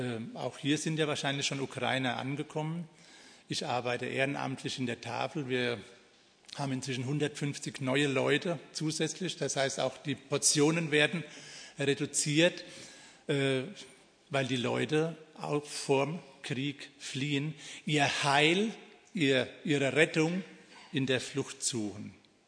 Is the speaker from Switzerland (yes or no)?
no; Babenhausen, Germany; Babenhausen ist meine Heimatstadt, also nicht allzu weit weg von hier.